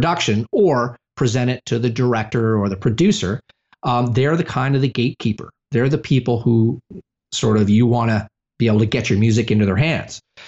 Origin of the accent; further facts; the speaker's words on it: Ontario, Canada; now in United States; I'm originally from Canada. Mm-hmm. And I was in the woods outside of Ottawa in this cabin on a lake.